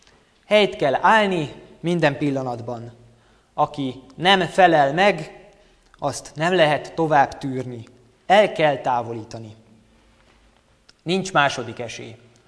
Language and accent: Hungarian; Orosháza, Békés, Hungary; Orosházi vagyok, egy szintén nagy gyülekezetből érkeztem